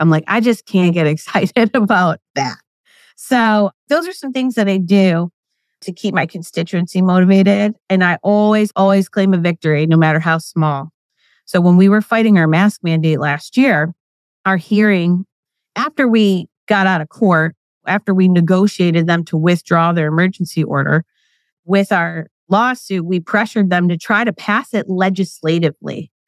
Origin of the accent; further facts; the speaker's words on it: Buffalo, New York, United States; my home state of New York, I grew up in Buffalo, which is 6 or 7 hours from the Capitol, you know?